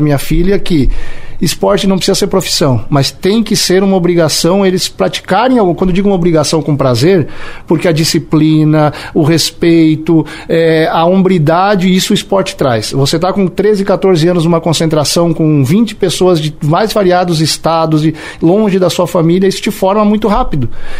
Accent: Seara, Santa Catarina, Brazil; also born or lived in São Lourenço do Oeste; Eu sou natural de São Lourenço do Oeste, né? São Lourenço do Oeste, lá divisa com Pato Branco, Paraná, porém criado na cidade de Seara, né? Também oeste do estado, criei a minha vida toda lá na roça, morando com os avós, trabalhando na roça até os 12 anos

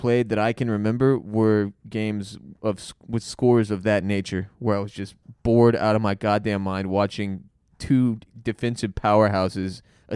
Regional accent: United States; I didn't adopt another team because I'm an American with a pure American soul, and that's wrong.

